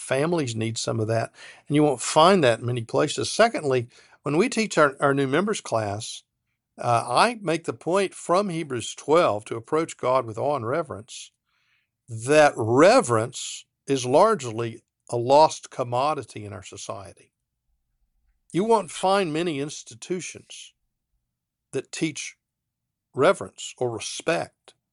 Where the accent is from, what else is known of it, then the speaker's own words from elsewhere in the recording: the South, United States; When I grew up in the South, the Baptist Church could always be counted on to have a fiery sermon